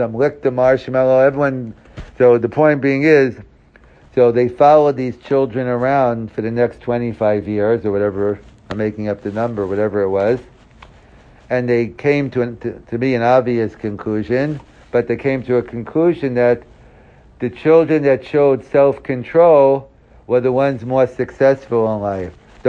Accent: New York, United States; I'm from New York, but New York's a big Jewish area

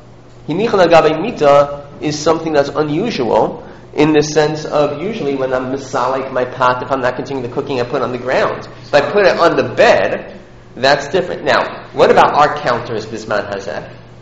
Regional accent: Lawrence, New York, United States; Where I grew up in Lawrence, there is a place called Rock Hall down the block.

